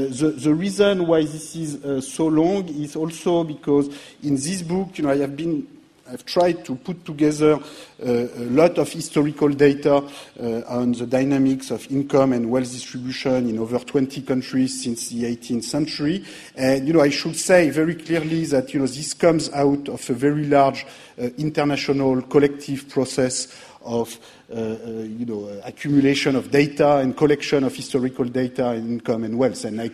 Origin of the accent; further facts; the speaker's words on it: France; accent: French; English is a second language; these 2 years that I spent at LSE as a student were not enough to change my French accent